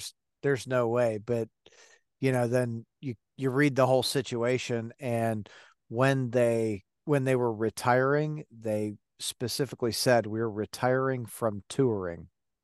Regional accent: Detroit, Michigan, United States; So I grew up in Detroit, and we used to go over to London.

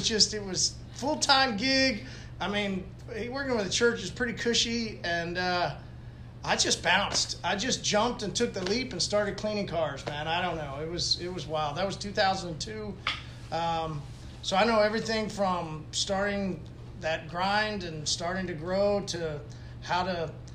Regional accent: Tulsa, Oklahoma, United States; I grew up here in Tulsa. I grew up in a very conservative Southern Baptist home.

